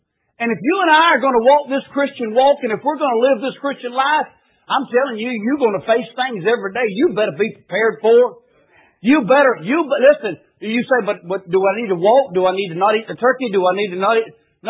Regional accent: Hazelhurst, Georgia, United States; born there; I was born in Hazelhurst, Georgia. And it's just a shade over 100 miles from here to there.

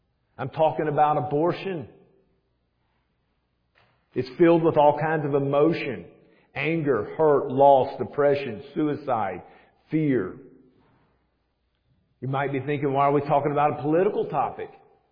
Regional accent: Nashville, Tennessee, United States; now in Smyrna, United States; I'm an old Nashvilleian. Been here for over 50 years. I grew up in South Nashville and got married, lived in Knowlesville for a little bit, lived in Franklin for a little bit. Now I'm in Smyrna

